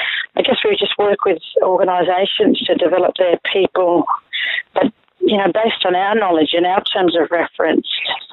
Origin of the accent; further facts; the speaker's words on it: Redfern, New South Wales, Australia; now in Brisbane, Australia; So born and raised in Redfern, and I live in Brisbane